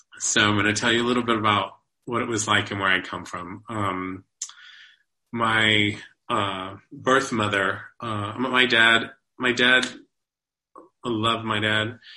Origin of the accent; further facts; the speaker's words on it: Texas, United States; We're from Texas. We can eat our feelings.